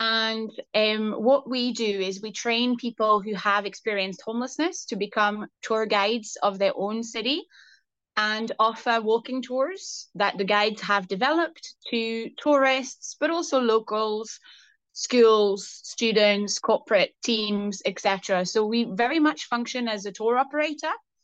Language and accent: English; France; English is a second language; So I come from France, whether, I don't know if people can hear it in my accent.